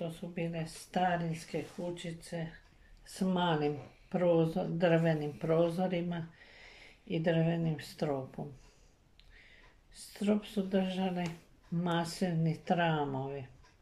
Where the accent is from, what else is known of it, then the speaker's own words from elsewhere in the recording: Petrijanec, Varaždin County, Croatia; Rođena sam i odrasla u Petrijancu prije 76 godina.